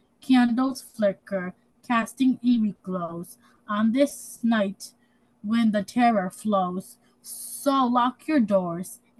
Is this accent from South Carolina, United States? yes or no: no; Hudson, New York, United States; I'm 10 years old, and I'm also from Hudson.